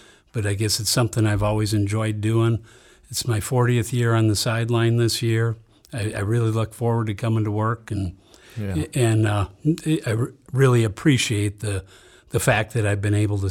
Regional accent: St. Paul, Minnesota, United States; I grew up in St. Paul. I've never lived more than 2 miles from where I grew up.

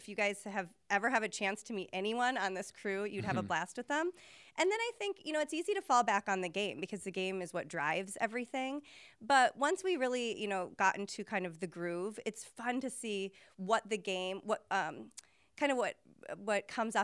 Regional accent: Wisconsin, United States; Yeah, it's true. I was born and raised in Wisconsin, you guys.

